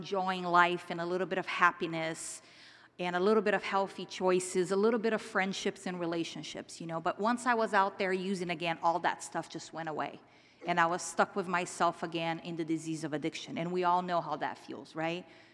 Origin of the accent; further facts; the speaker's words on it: Brazil; English is a second language; So you know, like, I'm originally from Brazil. You're going to hear my accent.